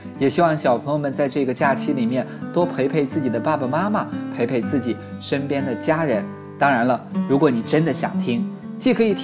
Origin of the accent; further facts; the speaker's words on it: China; 你有听过哪个民族也和我们中国人一样用到过这种小口尖底瓶呢